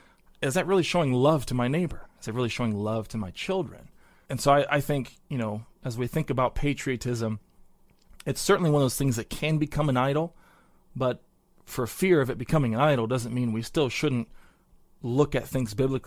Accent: Michigan, United States; now in Pennsylvania, United States; He's was born and raised in Michigan, and so I definitely, you know, I consider myself a Michigander by root, but I've been here in Pennsylvania now for almost 15 years.

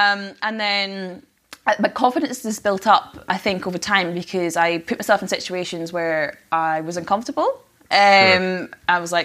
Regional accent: Orkney, Scotland, United Kingdom; So I'm originally from Orkney, although you might be deceived my accent because I don't have the accent at all.

